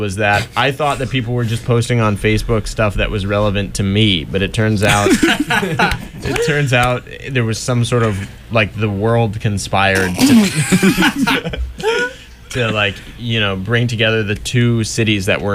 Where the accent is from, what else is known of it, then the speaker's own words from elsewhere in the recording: Los Angeles, California, United States; now in Boston, United States; Surprised because those are my two cities. I'm from Los Angeles and I'm in Boston right now.